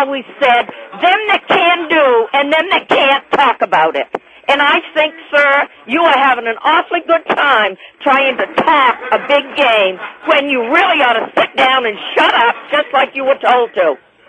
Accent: Maine, United States; I'm from New England, excuse me.

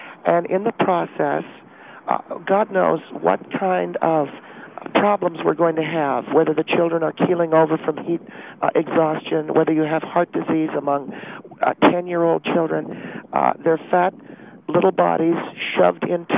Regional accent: California, United States; I was raised in Southern California.

